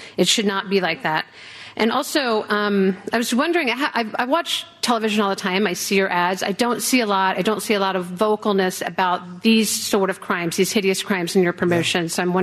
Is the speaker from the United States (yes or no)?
yes; Ohio, United States; now in Milton, United States; I'm from Milton, Georgia, originally from Ohio.